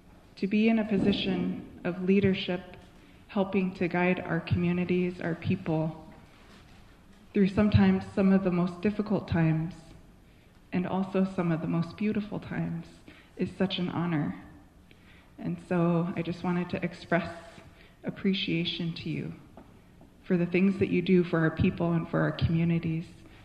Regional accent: Unalakleet, Alaska, United States; I'm from Yunlaklit, Ungalaklik, … … after my great-grandma, my grandma's mom.

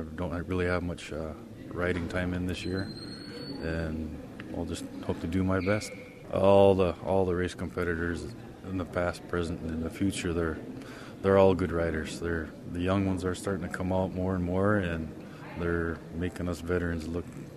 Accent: Nome, Alaska, United States; I'm from Nome, born and raised here in Nome.

